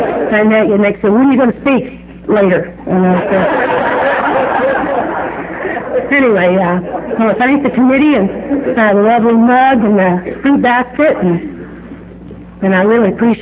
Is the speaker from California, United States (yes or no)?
no; Springfield, Missouri, United States; also born or lived in Wichita, Kansas; I'm from Springfield. Actually, I was born in Wichita, Kansas, but I was raised in Springfield, Missouri. And my whole family's there.